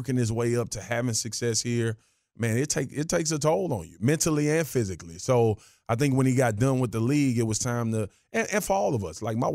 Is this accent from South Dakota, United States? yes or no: no; Baton Rouge, Louisiana, United States; Like, I'm from South Baton Rouge.